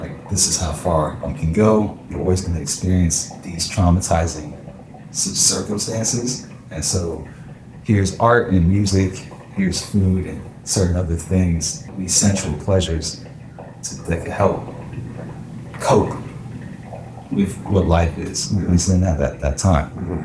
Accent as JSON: {"language": "English", "town": "Tampa", "region": "Florida", "country": "United States", "tie": "born or raised there", "also_born_or_lived": "England", "said": "I grew up really everywhere, but I was born in England. We moved around quite a few years until my parents got divorced. My mom took my younger brother and I. We settled in Tampa, Florida for about 11 years until I joined the military myself."}